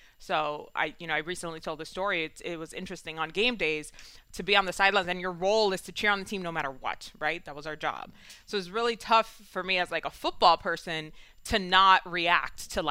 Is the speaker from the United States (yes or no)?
yes; New York City, New York, United States; Yeah, I grew up in Washington Heights.